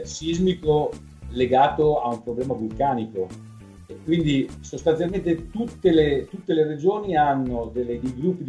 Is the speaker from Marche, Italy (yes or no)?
no; Gorgonzola, Lombardy, Italy; io sono di Gorgonzola